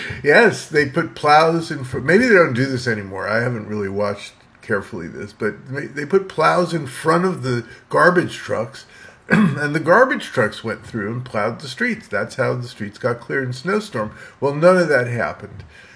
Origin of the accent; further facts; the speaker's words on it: New York, United States; But I lived in New York in the city for 9 years prior to moving here. And then I grew up in New York